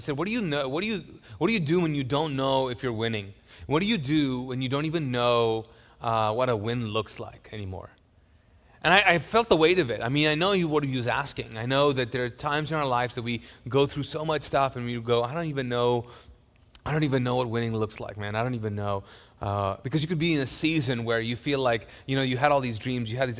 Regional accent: Kuwait; So I grew up, some of you guys know this, I grew up in Kuwait, but I actually went to an Indian school.

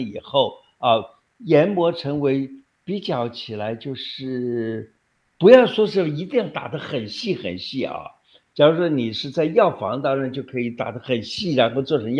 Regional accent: China; 我们中国人最麻烦的地方就是因为营养这个动词呢是说对人好

